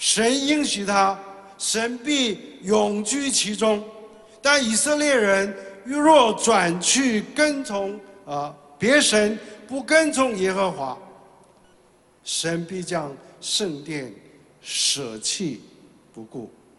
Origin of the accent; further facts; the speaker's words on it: South Korea; 我生长在韩国，你知道吗？韩国，我不是韩国人，我虽然生在韩国，我不是韩国，我是中国人。